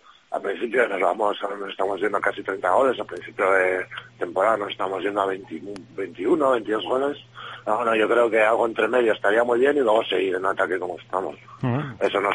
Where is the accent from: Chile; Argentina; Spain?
Spain; La Rioja; yo soy de La Rioja, pues un poco por lo del vino